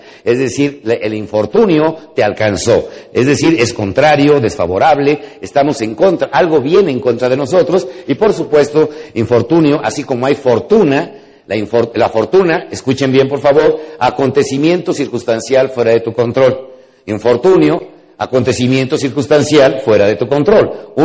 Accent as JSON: {"language": "Spanish", "country": "Mexico", "said": "pero los mexicanos con una sola palabra entendemos muchos significados sin necesidad de muchas explicaciones"}